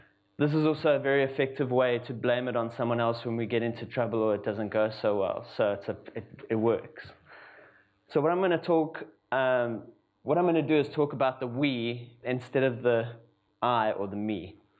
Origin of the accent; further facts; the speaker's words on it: Johannesburg, Gauteng, South Africa; I'm from Johannesburg in South Africa